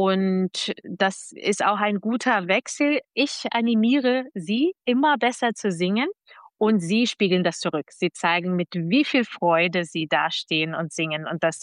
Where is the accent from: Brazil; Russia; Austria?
Brazil; German is a second language; also born or lived in Berlin; now in Nuremberg, Germany; Also ich habe immer in Kinderchöre gesungen, aber in Brasilien war es damals Musik nicht ein Schulfach.